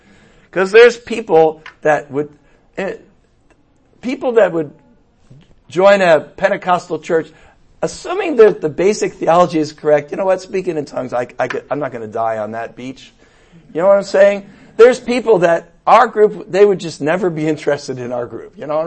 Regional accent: New England, United States; I grew up in New England. We have those things.

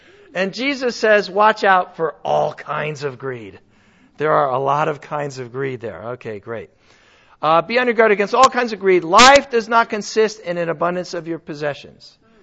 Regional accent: United States; I mean, I'm an American. Are you kidding? I'm not going to go hungry.

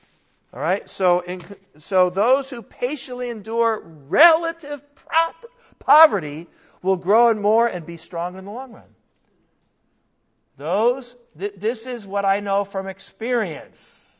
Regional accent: United States; And by the way, I'm an American too, so I tend to not do that as well.

